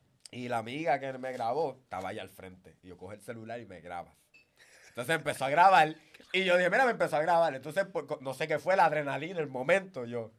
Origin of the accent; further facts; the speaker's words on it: Carolina, Puerto Rico; La gente sabe que somos de la calle. Cabrón. Somos de Carolina y venimos.